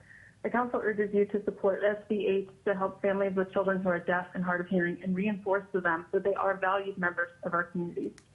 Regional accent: Alaska, United States; It happened to me as a child growing up in Alaska in the 80s and 90s

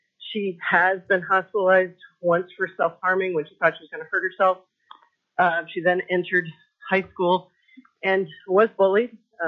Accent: Alaska, United States; And even though my husband and I and all my children were born and raised in Alaska, Blue Cross of Texas denied the entire hospital, 3-week hospital stay.

